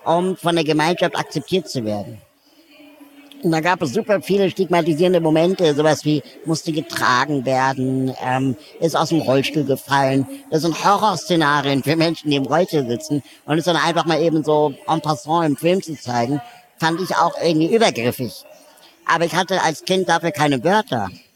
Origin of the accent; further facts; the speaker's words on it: Berlin, Germany; Ich komme auch aus Berlin